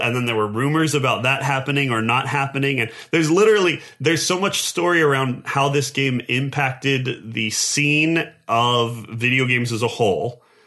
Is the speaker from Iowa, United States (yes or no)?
no; New Mexico, United States; No, that one is true. I grew up in New Mexico.